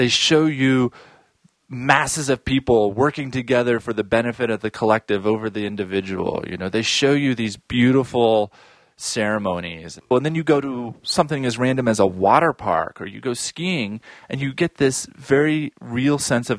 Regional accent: United States; The surprising thing about going to North Korea, especially as an American, is how easy it is to actually go.

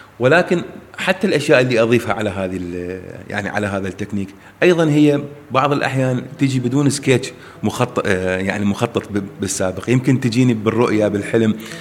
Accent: Iraq; فهذا الشيء إلى جذور يعني مغلى في القدم بالنسبة لنا كعراقيين يعني

